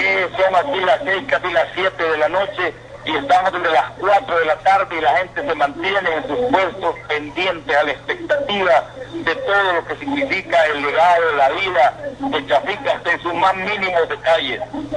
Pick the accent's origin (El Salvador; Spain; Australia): El Salvador; los agradecidos somos aquí los salvadoreños por la oportunidad de poder llegar desde aquí, desde este país tan chiquitito